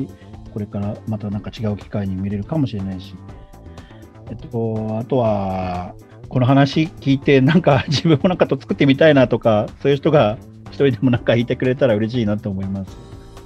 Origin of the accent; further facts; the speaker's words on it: Tokorozawa, Saitama, Japan; 僕、所沢出身なんで、